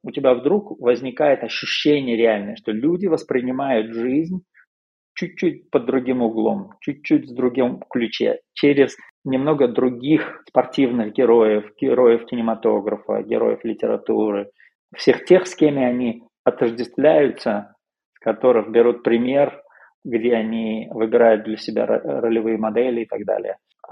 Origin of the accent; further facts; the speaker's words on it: Tajikistan; Я вырос в Таджикистане